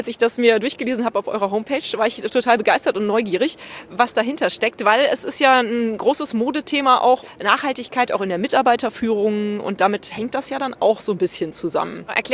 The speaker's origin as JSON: {"language": "German", "town": "Cologne", "region": "North Rhine-Westphalia", "country": "Germany", "tie": "born or raised there", "said": "Ich habe ja ein kölsches Herz. Ich komme aus Köln, bin da geboren."}